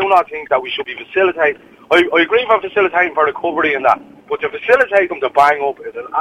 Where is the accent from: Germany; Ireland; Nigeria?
Ireland; Dublin, Leinster; I am from the Dublin 9 area